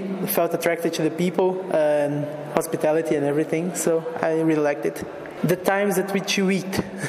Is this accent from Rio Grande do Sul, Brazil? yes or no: no; São Paulo, Brazil; English is a second language; Hello, I'm from Brazil, and I'm 24 years old and university student. I'm studying international relations at a state university in São Paulo, back in Brazil. I live in a town called Franca. It's in the southeast of Brazil.